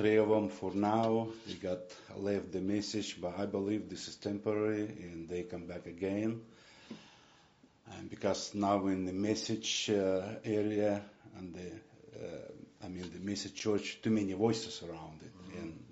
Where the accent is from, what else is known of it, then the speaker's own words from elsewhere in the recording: Ukraine; English is a second language; also born or lived in Siberia, Russia; we are from Ukraine. Actually, I born in Russia, in Siberia, and we live in Ukraine.